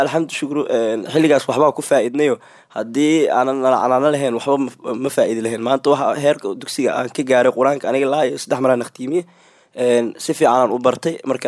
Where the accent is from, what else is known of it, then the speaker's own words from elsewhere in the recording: Jowhar, Hirshabelle, Somalia; magaalada Jowhar ku soo barbaaray intaan aan ku soo koray dugsi quraanka markaa bilaabay waa yaraa adiga 4 jir ilaa 5 jir aha anoo yaraa leegii oo ku soo barbaaray ilaa iyo qaangaarnimo